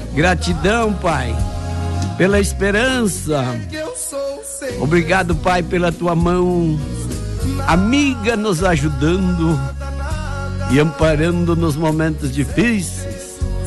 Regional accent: Rio Grande do Sul, Brazil; Mas na verdade, nós somos gaúcho nato, né? Nascido no Rio Grande, né? Mas somos, como é que se diz assim, das raízes, né? Os nossos pais, nossos avós, tudo gaúcho, né? Da bombacha larga, né?

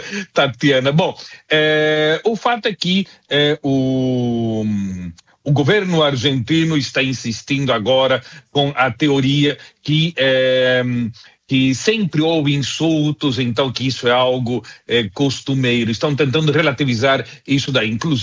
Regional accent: Londrina, Paraná, Brazil; eu ouvi essas besteiras quando era criança lá em Londrina

